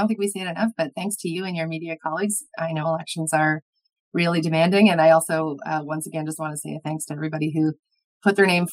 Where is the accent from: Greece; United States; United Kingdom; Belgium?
United Kingdom; London; this is just speaking as like a citizen, as a Londoner, as somebody who I'm sure is not alone in this city